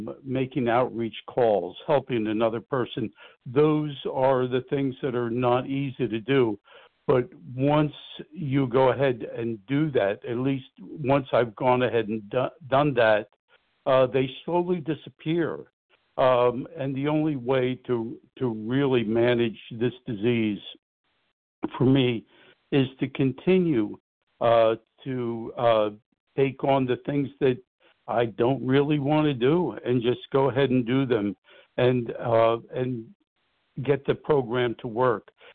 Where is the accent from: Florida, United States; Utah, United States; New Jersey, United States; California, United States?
New Jersey, United States; Hi, this is … I'm from South Jersey.